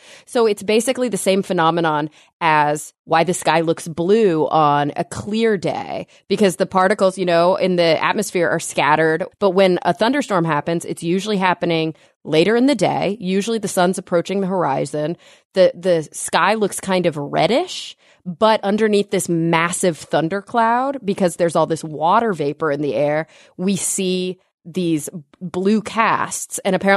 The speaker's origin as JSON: {"language": "English", "region": "Texas", "country": "United States", "tie": "born or raised there", "said": "But when I was growing up in Texas, there were storm drains everywhere, rained constantly."}